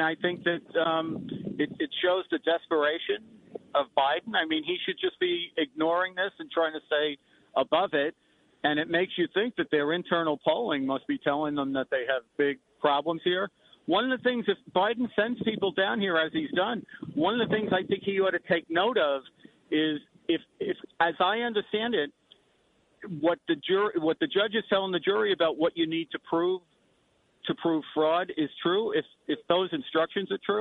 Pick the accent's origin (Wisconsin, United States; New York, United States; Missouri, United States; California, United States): New York, United States; Bronx; You know, I grew up in the Bronx, Brian